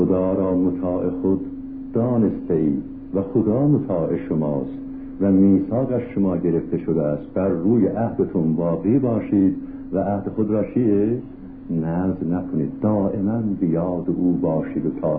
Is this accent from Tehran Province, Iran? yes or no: yes; Tehran, Tehran Province, Iran; من در تهران بودم، وضع خاصی داشتم، من تهرانی هستم، من ساکن مشهد نیستم